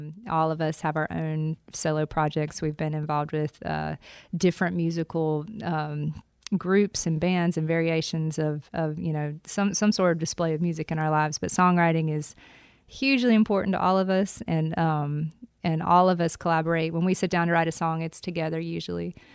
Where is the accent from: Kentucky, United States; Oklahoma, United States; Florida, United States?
Florida, United States; Port St. Joe; I'm from Port St. Joe, Florida.